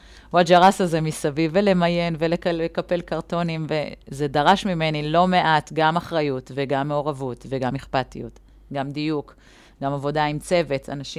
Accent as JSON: {"language": "Hebrew", "town": "Segula", "region": "Southern District", "country": "Israel", "tie": "born or raised there", "said": "נולדתי בסגולה, גרה שם, במשק, הבאתי את בן זוגי והמשפחה, צמודים להורים."}